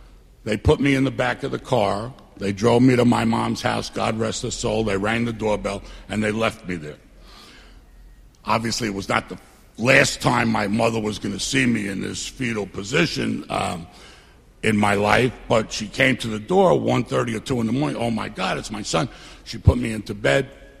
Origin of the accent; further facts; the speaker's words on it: Queens, New York, United States; I'm from Bayside, Queens.